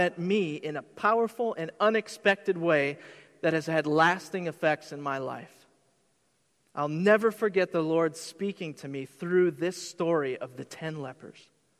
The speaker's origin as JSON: {"language": "English", "town": "Hudson", "region": "Wisconsin", "country": "United States", "tie": "born or raised there", "said": "I grew up in Hudson, Wisconsin, right on the border."}